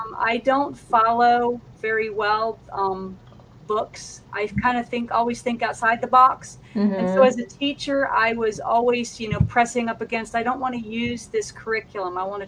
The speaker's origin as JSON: {"language": "English", "region": "Virginia", "country": "United States", "said": "I'm from Virginia, so this is 9 o'clock late for me."}